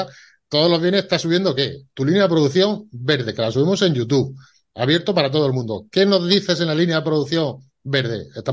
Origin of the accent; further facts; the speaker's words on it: Region of Murcia, Spain; Ojo, yo soy murciano, pero los quiero a todos por igual.